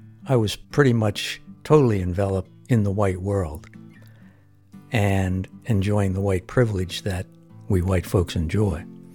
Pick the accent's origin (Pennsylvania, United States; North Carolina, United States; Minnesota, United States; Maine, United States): Pennsylvania, United States; Allentown; I grew up in Allentown, Pennsylvania, in the 40s and 50s, which at the time was probably 98% white.